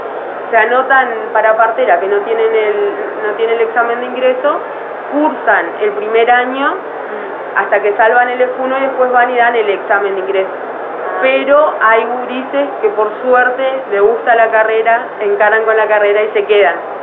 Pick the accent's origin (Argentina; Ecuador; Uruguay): Uruguay; Salto; En realidad yo soy del interior, soy de Salto.